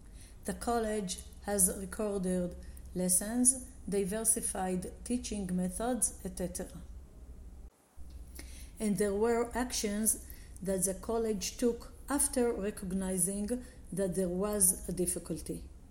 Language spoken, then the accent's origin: English; Israel; from Israel.